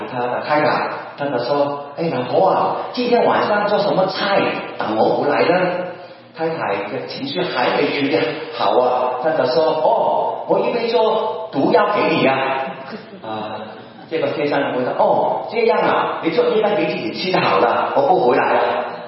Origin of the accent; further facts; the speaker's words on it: Hong Kong; 我们香港人很喜欢吃叉烧，对吧？